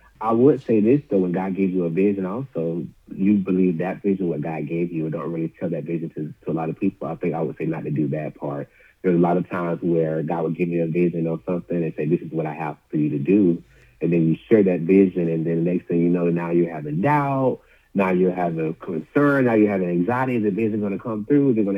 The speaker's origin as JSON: {"language": "English", "town": "Orlando", "region": "Florida", "country": "United States", "tie": "born or raised there", "said": "we're doing two stops, two cities, my hometown of Orlando, and we'll be doing Atlanta."}